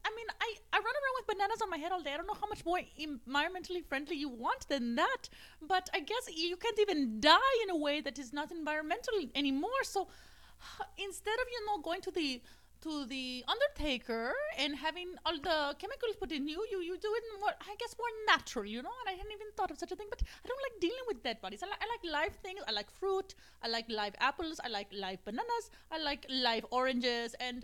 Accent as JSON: {"language": "English", "country": "Brazil", "tie": "born or raised there", "said": "All my time growing up in Brazil, I had never heard of such a thing as a book club."}